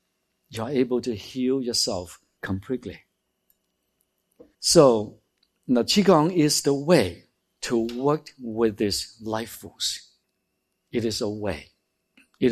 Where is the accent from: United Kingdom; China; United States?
China; Of course, I grew up in China